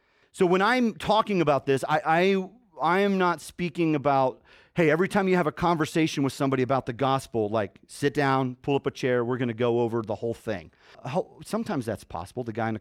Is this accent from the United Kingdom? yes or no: no; Canada; I grew up in Canada as a kid on the mission field up there